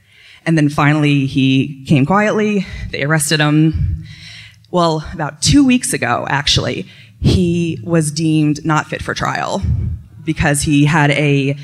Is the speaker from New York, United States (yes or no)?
no; Williamsburg, Virginia, United States; I'm from Williamsburg, Virginia.